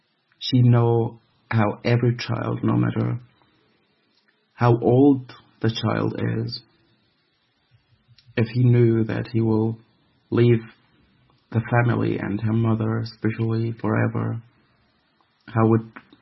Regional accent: Syria; I'm from Syria and I'm a refugee.

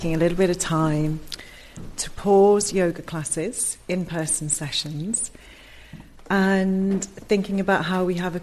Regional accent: West Bromwich, West Midlands, United Kingdom; So I grew up in West Bromwich, glamorous West Bromwich. So I was born in West Bromwich, and then we moved around different areas within the West Midlands, and my parents would have first generation immigrants here.

